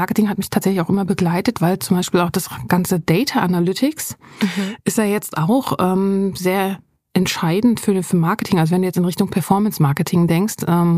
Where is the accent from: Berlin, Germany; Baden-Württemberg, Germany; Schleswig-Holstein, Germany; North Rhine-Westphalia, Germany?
Berlin, Germany; East Berlin; als ich nämlich 16 war, ist hier gerade in Berlin die Mauer gefallen. Mhm. Und ich komme ja aus Ost-Berlin.